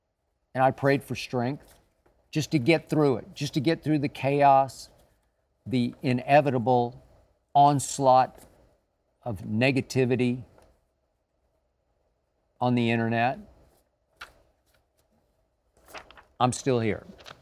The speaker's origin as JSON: {"language": "English", "town": "Oklahoma City", "region": "Oklahoma", "country": "United States", "tie": "born or raised there", "said": "growing up in Oklahoma City. Broken home, both parents extremely alcoholic in very different ways."}